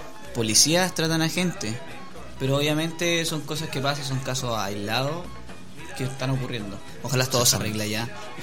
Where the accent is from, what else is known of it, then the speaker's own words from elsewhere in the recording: Piña Blanca, Chile; also born or lived in Sweden; Nací allá y viví un año allá junto con mis padres y mis dos hermanos mayores. Y después nos vinieron acá a Chile. Creo que primero llegaron a Santiago y después llegaron a Piña Blanca.